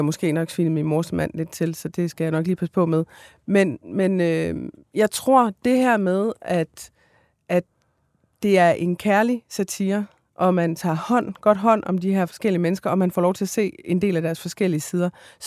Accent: Esbjerg, Region of Southern Denmark, Denmark; Altså, nu er jeg jo selv fra Esbjerg, så på den måde så ved jeg, at provins-Danmark de griner med.

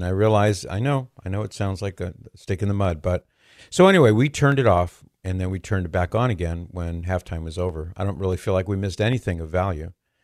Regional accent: California, United States; I was rooting for the Rams, my home team, my hometown team. I'm from Southern California, so I couldn't help but root for the Rams.

